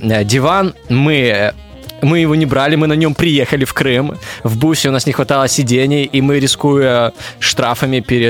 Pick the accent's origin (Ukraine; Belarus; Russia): Belarus; Я белорус, и я могу быть похож только на белоруса.